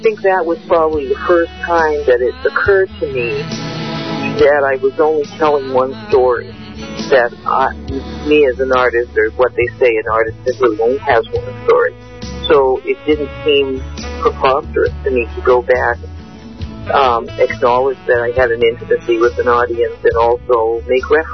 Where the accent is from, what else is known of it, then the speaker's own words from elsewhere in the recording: Canada; I'm a Canadian, I'm not an American